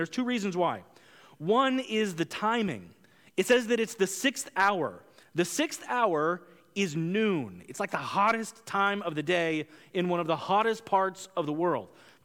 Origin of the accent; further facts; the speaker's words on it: United States; also born or lived in Italy; I had seen it, and as an American, I love gelato